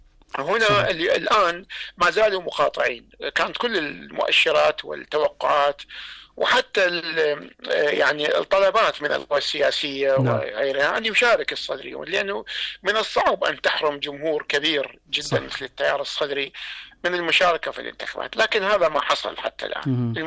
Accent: Iraq; احنا عندنا بالعراق

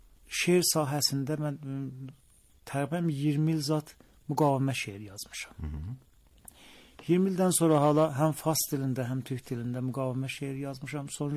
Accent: Bonab, East Azerbaijan, Iran; Dərbağa ilk təhsilatımı həm Miyəndabda Qoşaçayda, həm Binabda idamə vermişəm. Sonra orta təhsilatımı Binabda alandan sonra

